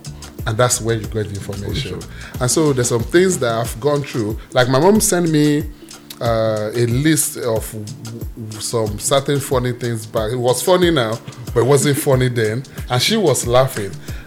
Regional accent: Nigeria; moved away; part of my trauma growing up in Nigeria, when I didn't know there's a trauma actually, until you came here

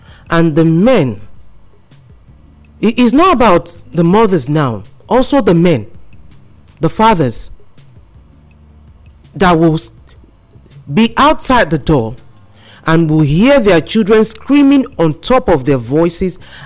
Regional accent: Nigeria; I'm a Nigerian, I'm from Nigeria.

